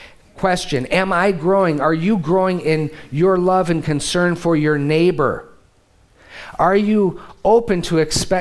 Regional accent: Midwest, United States; I always get away with it because I'm not from California. It's like, I'm from the Midwest, huh?

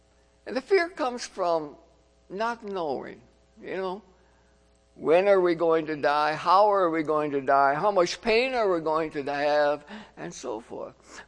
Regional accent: South Dakota, United States; there was the opportunity to do a summer vicarage in South Dakota, my home state.

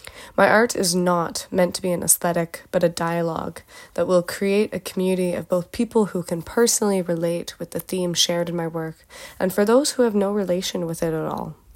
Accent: British Columbia, Canada; I am from the Lekwungen Territory, otherwise known as Songhees and Esquimalt Nations on Vancouver Island.

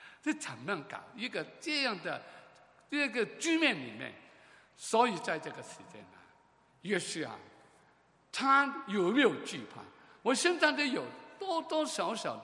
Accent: Hong Kong; 我是香港来的人

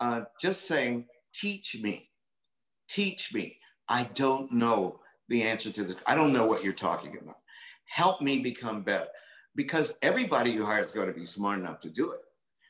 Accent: West Virginia, United States; And, you know, they don't like me because I'm from West Virginia.

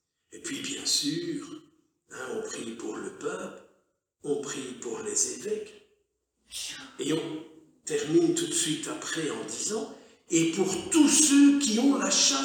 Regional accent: Braine-l'Alleud, Wallonia, Belgium; Je suis originaire de Braine-l'Alleud.

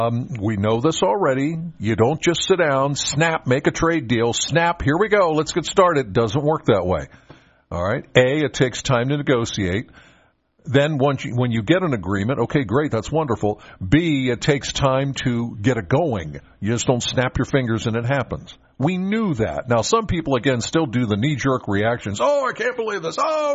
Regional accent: Penns Valley, Pennsylvania, United States; Now, granted, I'm from Penns Valley, so the fairgrounds are not far from where I live.

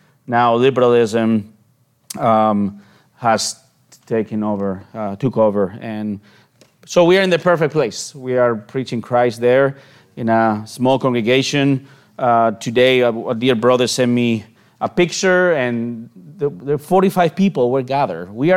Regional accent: León, Castile and León, Spain; English is a second language; moved away as an adult; I am born and raised in Spain, as my accent can tell, and the city of León, which is northern Spain

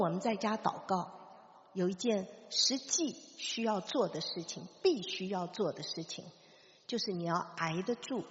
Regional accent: Taiwan; 我记得小的时候在台湾到处都有一个标语

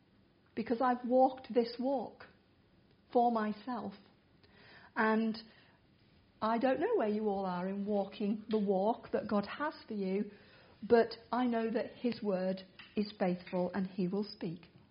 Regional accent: North West England, United Kingdom; I was born and raised in the Lake District, a farmer's daughter, and still at heart I'm a farmer's daughter.

